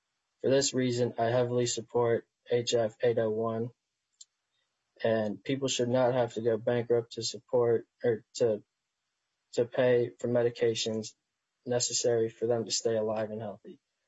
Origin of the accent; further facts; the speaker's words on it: Richfield, Minnesota, United States; I'm from Richfield, and I'm a senior in college studying strategic communications.